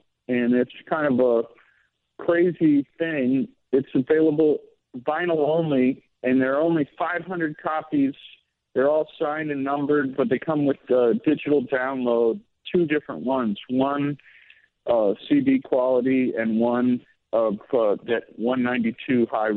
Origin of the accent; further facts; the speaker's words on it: Batavia, United States; I grew up in Batavia, but my family doesn't have a house anymore, but we still have the lake house.